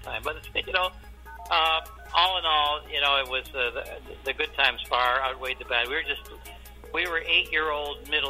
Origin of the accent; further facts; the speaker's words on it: Canada; I'm Canadian